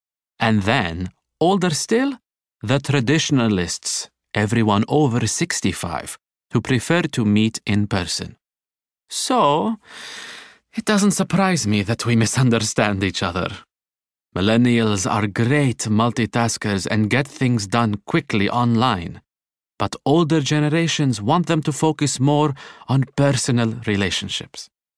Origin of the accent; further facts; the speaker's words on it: Bahrain; English is a second language; in my country, I come from Bahrain